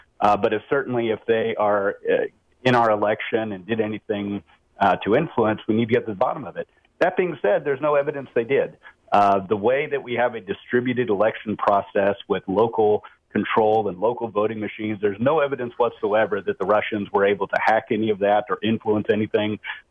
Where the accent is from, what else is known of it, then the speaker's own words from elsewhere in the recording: United States; as an American, I don't want that stuff being leaked to the media.